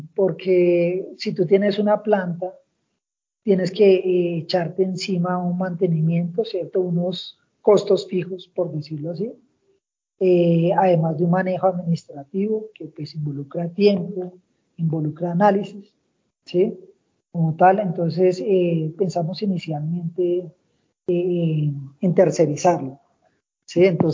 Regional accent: Colombia; Algo que uno como colombiano, como empresario colombiano, a veces falla

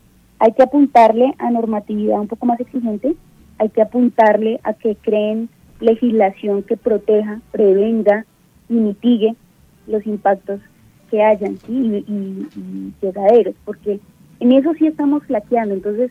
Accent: Bogotá, Colombia; yo como bogotana

